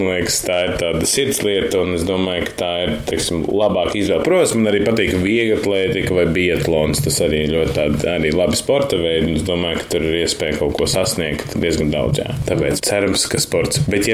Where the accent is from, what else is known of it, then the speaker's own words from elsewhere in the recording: Cēsis, Cēsis Municipality, Latvia; also born or lived in Riga; Jā, esmu dzimis tīraudzis pa Cēsīm, darbojos un kaut kādu laiku arī padzīvoju ārzemēs un tad pārvācos uz Rīgu